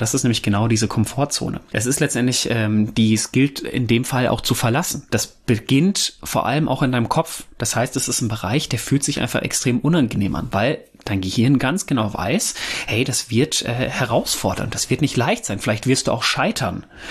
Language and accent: German; North Rhine-Westphalia, Germany; Ich komme ja ursprünglich aus dem Pott